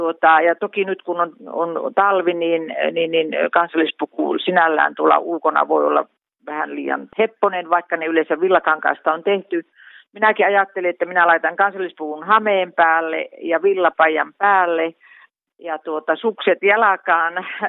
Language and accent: Finnish; Jalasjärvi, South Ostrobothnia, Finland; born there; Minulla itsellänikin on Etelä-Pohjanmaa, mulla on Jalasjärven puku, olen syntynyt Etelä-Pohjanmaalla Jalasjärvellä